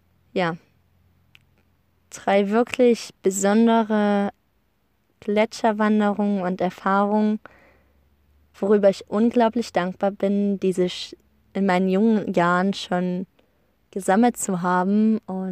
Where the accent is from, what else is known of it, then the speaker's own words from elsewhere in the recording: Germany; besonders für mich als Deutsche, die noch nie sowas erlebt hat